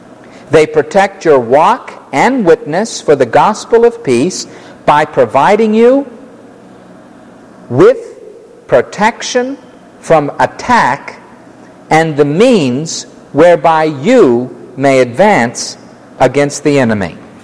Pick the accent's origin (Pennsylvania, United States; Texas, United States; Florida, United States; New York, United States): Florida, United States; when I was a child growing up in Florida, walking on those hot tar roads and with the sand spurs and running in the sand, I think I hardly ever had shoes on